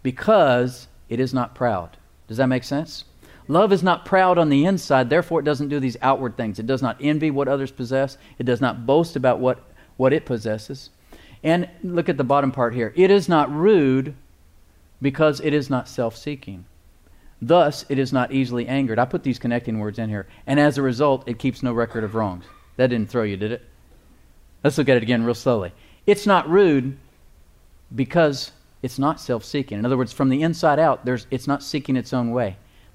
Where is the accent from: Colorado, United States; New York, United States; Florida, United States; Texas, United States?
Texas, United States; La Porte; Now, I grew up in La Porte.